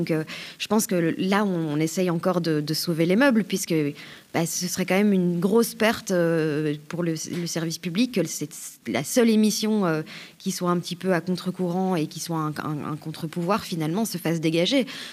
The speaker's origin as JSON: {"language": "French", "country": "Belgium", "said": "en Belgique, moi je suis belge"}